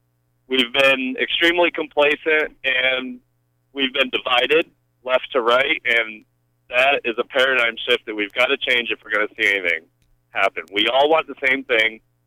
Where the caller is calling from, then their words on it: South China, Maine, United States; I'm calling from South China area.